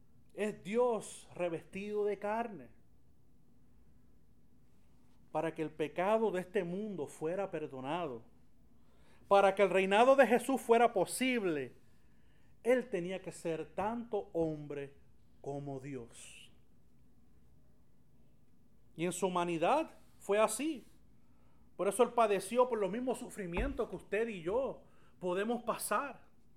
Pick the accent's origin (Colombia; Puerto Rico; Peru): Puerto Rico; Florida; yo soy de Florida. Ah, sí, del estado de Florida, yo he estado ahí. Yo, brother, del pueblo de Florida, de Puerto Rico, no el estado de Florida. Porque Florida es un pueblo insignificante, un pueblo pequeñito